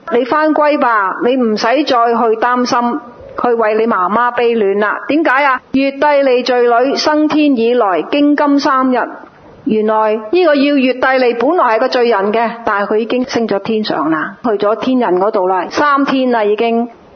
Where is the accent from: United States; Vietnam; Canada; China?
China; Guangdong; 你哋记得我哋广东人叫还神啊